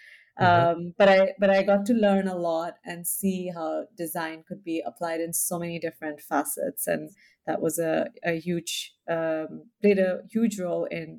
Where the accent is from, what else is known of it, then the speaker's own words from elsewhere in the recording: India; also born or lived in United States; now in Amsterdam, Netherlands; I grew up in India. I'm from India. I live now in Amsterdam. Spent a lot of my life also living in the United States.